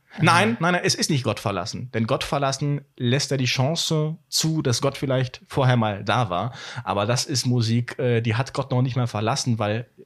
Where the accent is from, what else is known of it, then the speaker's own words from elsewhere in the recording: North Rhine-Westphalia, Germany; Am Wochenende gehe ich die Rehe füttern, denn ich komme ja auch aus dem Münsterland.